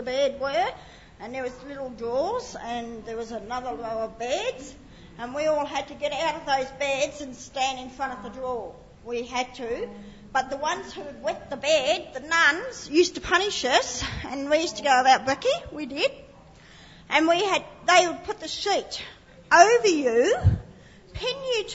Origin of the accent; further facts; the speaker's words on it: Shepparton, Victoria, Australia; I'm Indigenous, and I'm from the Yorta Yorta in Shep.